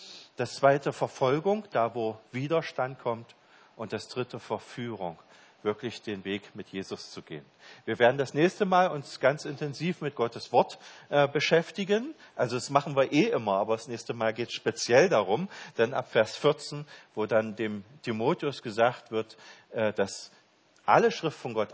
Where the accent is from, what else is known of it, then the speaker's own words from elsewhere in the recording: East Germany, Germany; ich bin ja im Osten Deutschlands aufgewachsen